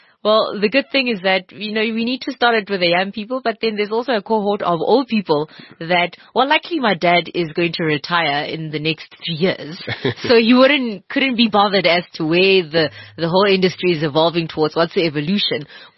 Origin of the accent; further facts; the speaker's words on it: South Africa; world, I'm here, I'm a South African, and I can give you those skills.